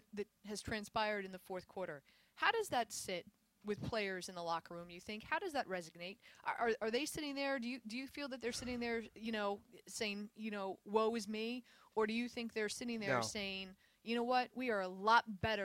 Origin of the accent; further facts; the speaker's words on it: Miami, Florida, United States; And I was born and raised in Miami.